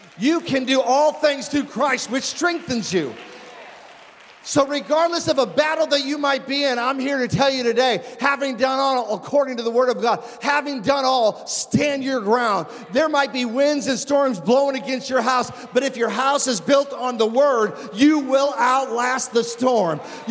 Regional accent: Castle Point, East of England, United Kingdom; I grew up in Castle Point.

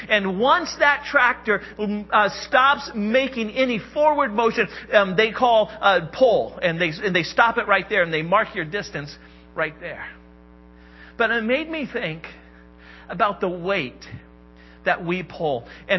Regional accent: Modoc, Indiana, United States; You know, many of you I know that I grew up in Modoc, Indiana, middle of nowhere. Modoc has a population of like 200 people when I lived near there.

